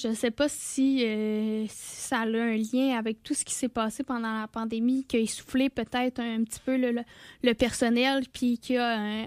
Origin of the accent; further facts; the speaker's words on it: Quebec, Canada; Moi, je viens du Saguenay, là, je sais pas si c'est okay.